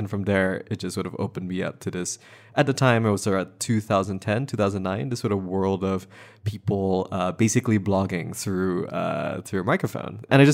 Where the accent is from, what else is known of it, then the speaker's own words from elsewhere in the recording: Malaysia; I'm not from this country. I'm from Malaysia.